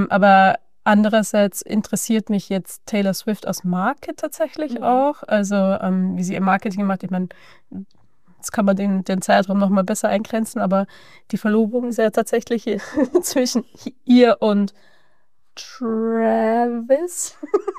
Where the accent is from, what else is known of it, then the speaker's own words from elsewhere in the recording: Vienna, Austria; born there; gebürtige Wienerin, aber ich bin nicht aufgewachsen in Wien. Deswegen, ich könnte auch so einen Dialekt, der so ein bisschen wie Niederbayerisch klingt